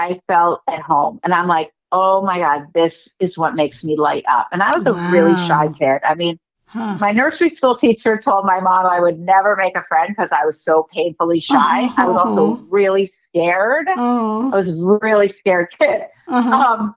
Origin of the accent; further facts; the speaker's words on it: Philadelphia, Pennsylvania, United States; It happened to be produced out of my hometown of Philadelphia.